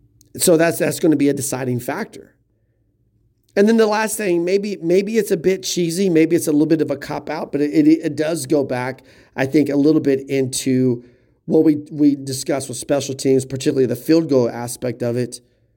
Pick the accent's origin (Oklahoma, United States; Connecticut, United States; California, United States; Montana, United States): Oklahoma, United States; accent: Oklahoma; there's my Oklahoma accent coming out.